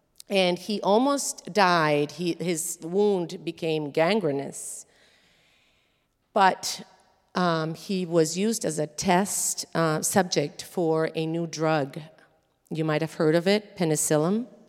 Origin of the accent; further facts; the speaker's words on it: Venezuela; Growing up in Venezuela, I thought salsa was dumb.